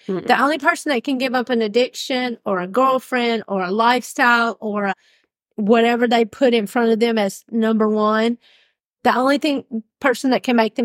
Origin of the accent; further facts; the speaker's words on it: Ireland; I don't know if it's because I'm Irish or stubborn or just because of my type A personality